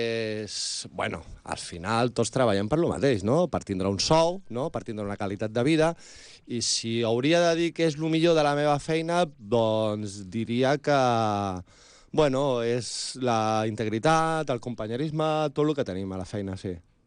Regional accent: Tarragona, Catalonia, Spain; also born or lived in Reus; jo vivia en un barri de Tarragona i la meva infantesa pues, va ser molt bé.

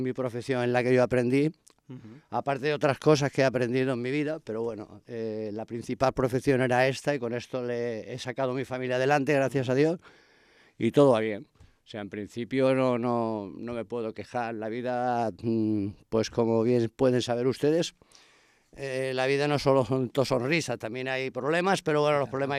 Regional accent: Barcelona, Catalonia, Spain; also born or lived in Antequera; Yo procedo de Barcelona, he crecido en Barcelona, mis padres me trajeron con 12 añitos más o menos

